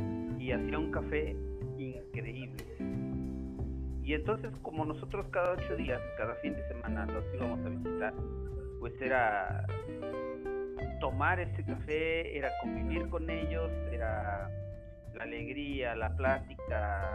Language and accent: Spanish; Tehuacán, Puebla, Mexico; Soy originario de una ciudad que se llama Tehuacán, en el estado de Puebla, aquí en México. Mi ciudad se encuentra ubicada en el centro sureste de la República Mexicana.